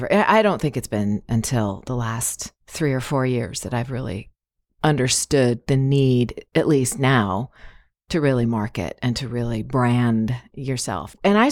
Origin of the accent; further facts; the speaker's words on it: Goleta, California, United States; now in Los Angeles, United States; I grew up in Goleta and came here to LA to go to acting school at USC